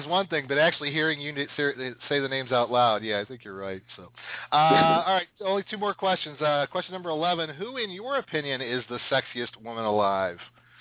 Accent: Columbus, Ohio, United States; So I'm from Columbus, Ohio, so I'm, you know.

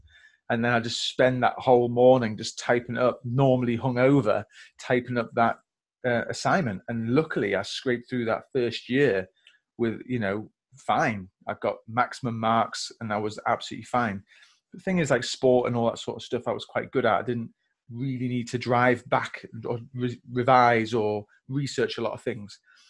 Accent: Yorkshire and the Humber, United Kingdom; also born or lived in Germany; I was born in Germany, grew up moving around army bases, things like that as well. And then I settled in North Yorkshire.

